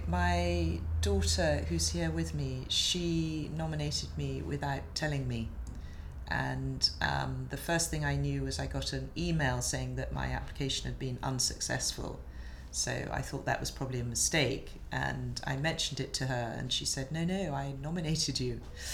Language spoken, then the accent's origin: English; London, United Kingdom; My date of birth is 21/5/59 and I'm from Notting Hill in London.